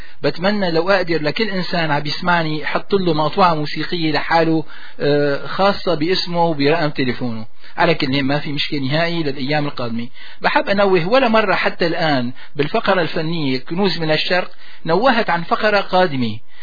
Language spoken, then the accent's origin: Arabic; Syria; وعلى بلادنا سوريا بالأمن والأمان